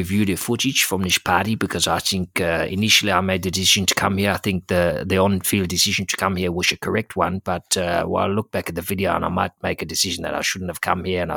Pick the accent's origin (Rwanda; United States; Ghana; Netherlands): Netherlands; Oh, I was always from Holland.